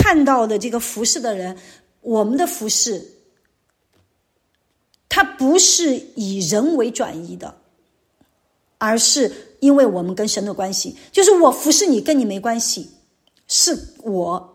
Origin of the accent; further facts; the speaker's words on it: China; 我们中国人一般来说为什么会人际关系那么复杂